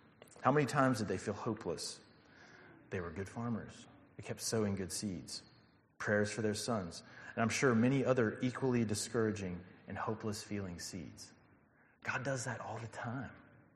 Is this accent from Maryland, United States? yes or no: no; Alabama, United States; I'm from Alabama.